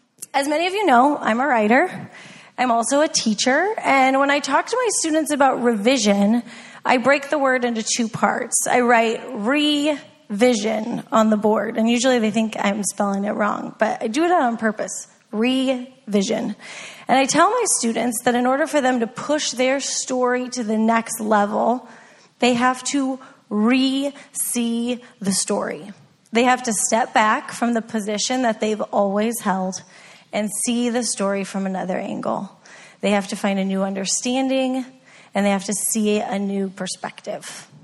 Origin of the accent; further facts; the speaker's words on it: Wheaton, Illinois, United States; I'm white. And and I grew up in Wheaton, Illinois, in a Baptist church that was also white.